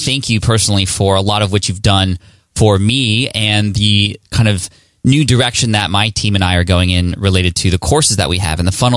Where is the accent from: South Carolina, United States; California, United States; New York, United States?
California, United States; San Diego; especially Traffic and Conversion Summit here in San Diego, my hometown.